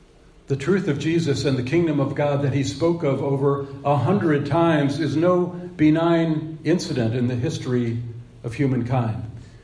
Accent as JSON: {"language": "English", "town": "Cleveland", "region": "Ohio", "country": "United States", "tie": "born or raised there", "said": "For many years, I had faith that my hometown team, the Cleveland Browns, would make it to the Super Bowl."}